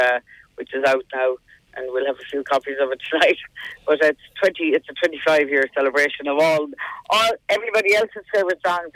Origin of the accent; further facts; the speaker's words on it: Galway, Connacht, Ireland; My annual Christmas gig in Galway, my hometown, on Wednesday night.